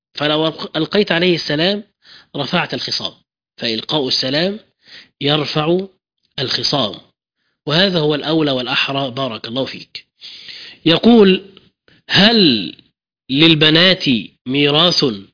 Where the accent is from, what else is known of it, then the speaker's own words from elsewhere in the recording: Egypt; فمهر المرأة عندنا في مصر يتمثل في الشبكة اللي هي الذهب، وفي قائمة المنقولات، وفي المؤخر.